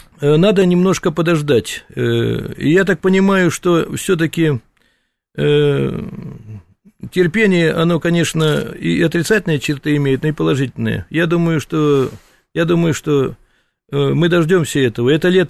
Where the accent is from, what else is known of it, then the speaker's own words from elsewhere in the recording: Bryansk Oblast, Russia; Я сам родом из Брянщины, на границе. У меня поселок Белая Березка у нас, который обстреливается.